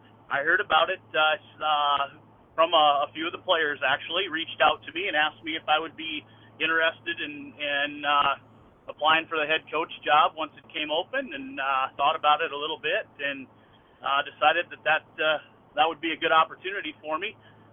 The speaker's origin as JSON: {"language": "English", "town": "Hecla", "region": "South Dakota", "country": "United States", "tie": "born or raised there", "said": "I grew up in Hecla, South Dakota, not too far away from Oaks, just across the state line."}